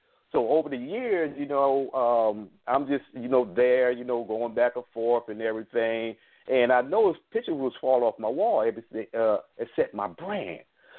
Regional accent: Chester, Pennsylvania, United States; I had not tapped into my hometown of Chester, Pennsylvania.

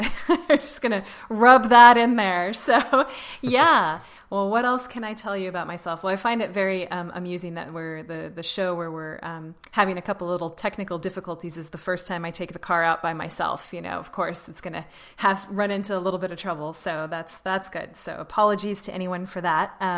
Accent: Alaska, United States; But before that, I grew up in Alaska. I was born and raised in rural Alaska.

